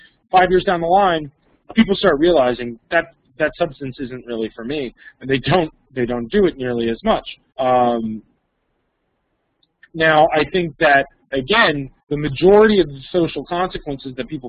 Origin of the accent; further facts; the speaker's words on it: Florida, United States; I grew up in South Florida in a private security neighborhood.